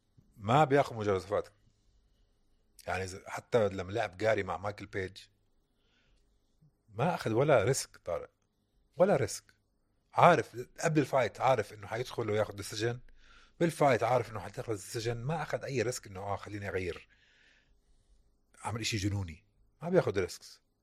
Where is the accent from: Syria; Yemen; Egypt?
Syria; أنا سوري بس ما غلط كتير